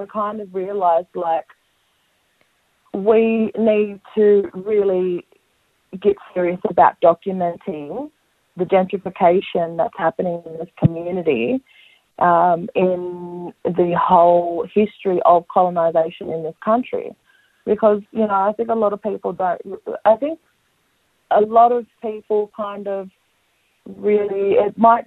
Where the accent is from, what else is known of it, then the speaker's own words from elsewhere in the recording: Redfern, New South Wales, Australia; Growing up in Redfern, I was exposed to black theatre as a child.